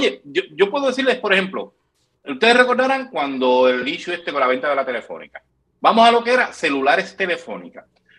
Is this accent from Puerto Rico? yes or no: yes; Corozal, Puerto Rico; Ahora mismo en Corozal, en mi pueblo, hay una situación